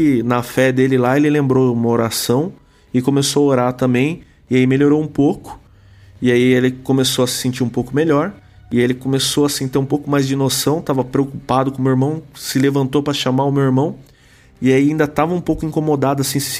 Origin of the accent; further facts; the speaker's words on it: Itapeva, São Paulo, Brazil; born there; O meu avô, depois de muito tempo, foi pra Itapeva. É a cidade onde eu nasci